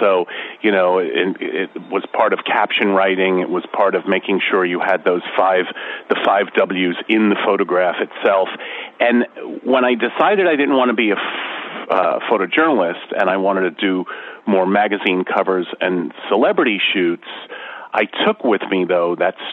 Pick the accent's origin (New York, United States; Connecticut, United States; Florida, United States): New York, United States; I grew up just over the city line, and I was born in New York City. But we grew up in suburbia.